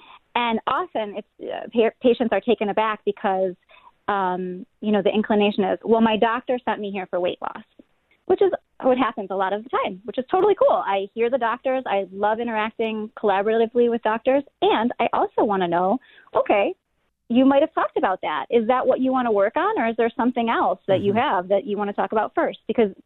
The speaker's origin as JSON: {"language": "English", "town": "Buffalo", "region": "New York", "country": "United States", "said": "I like chicken wings. I'm from Buffalo. I watch the Bills, right?"}